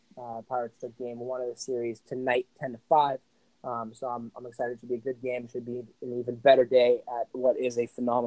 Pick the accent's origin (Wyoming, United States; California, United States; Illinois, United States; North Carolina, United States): California, United States; San Francisco; I'm from San Francisco. For any of you that don't know, shout out the Bay Area. Shout out 415.